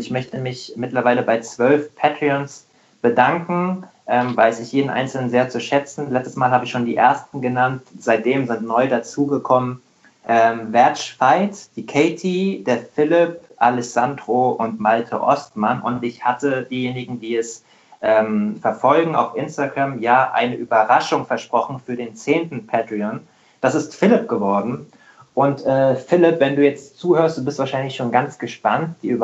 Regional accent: Hesse, Germany

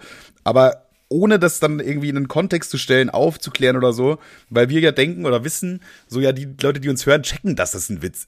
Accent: Bavaria, Germany; accent: Bavarian; das kommt aus Bayern, so, ich komme aus Bayern, deswegen habe ich so ein bisschen das rollende R

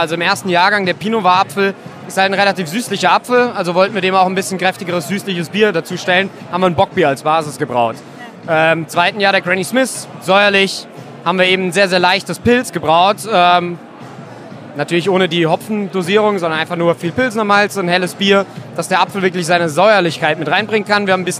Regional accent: Mainz, Rhineland-Palatinate, Germany; Und als Mainzer ist der Frankfurter Markt für uns sogar relativ wichtig.

